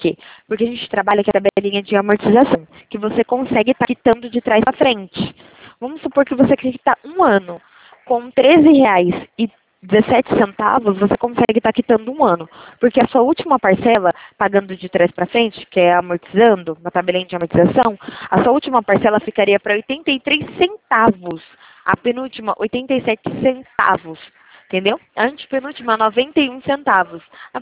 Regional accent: São Paulo, Brazil; eu sou de interior de São Paulo.

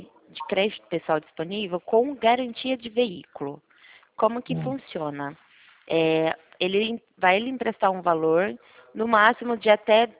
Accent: São Paulo, Brazil; eu sou de São Paulo.

